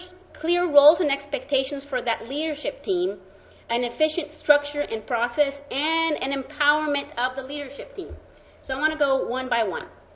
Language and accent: English; Costa Rica; accent: Latin; first language Spanish; English is a second language; now in Alabama, United States; I come from Costa Rica. Costa Rica is a very small country in Central America, and we speak Spanish. And then I landed in Alabama, so my accent, not only I have a Latin accent